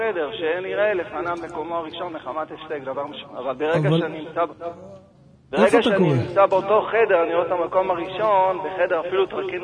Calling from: Jerusalem District, Israel; אני מאזור ירושלים.

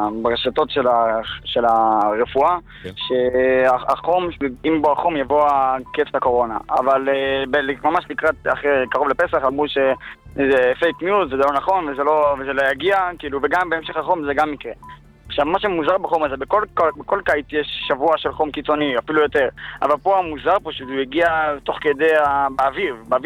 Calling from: Ofakim, Southern District, Israel; אני מאופקים.

